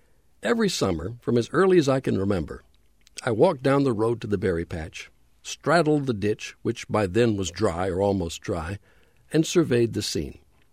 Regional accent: Louisiana, United States; When I was growing up in North Louisiana, the road we lived on intersected with Highway 171 just beyond Dead Man's Curve.

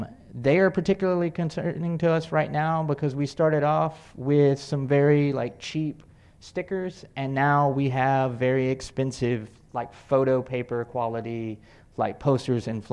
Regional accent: Texas, United States; now in Eugene, United States; I'm sorry, I'm from Texas, y'all, like.

